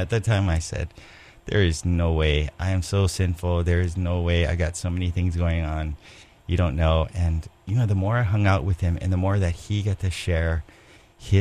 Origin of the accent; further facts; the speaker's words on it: Kaneohe, Hawaii, United States; I grew up in Kaneohe. My parents raised us right in Pikoiloa below Pohainani. I'm the oldest of six, and I went to St. Anne's School in Kaneohe.